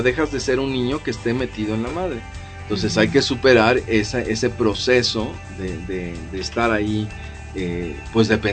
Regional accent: Mexico; Como mexicanos católicos, la Iglesia católica no reconoce la reencarnación.

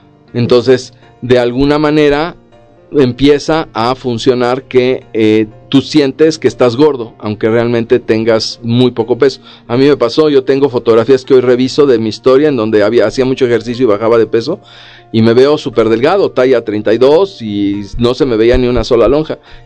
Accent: Mexico; Sé que muchas veces esto suena difícil más como mexicano, ¿no?

